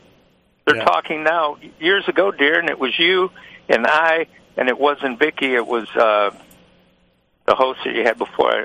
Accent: Detroit, Michigan, United States; when I was a little boy growing up in Detroit

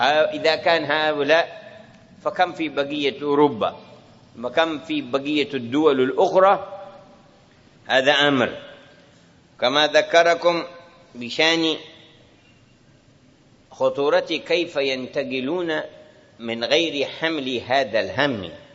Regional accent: Hadhramaut, Yemen; ما قبل الجيل هذا الذي عندنا في حضرموت

